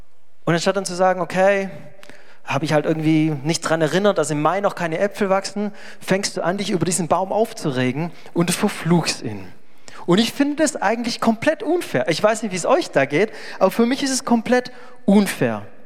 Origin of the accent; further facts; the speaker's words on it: Baden-Württemberg, Germany; Und ich komme aus dem Remstal, da denke ich natürlich sofort an die Streuobstwiesen, die dort dann überall auch sind.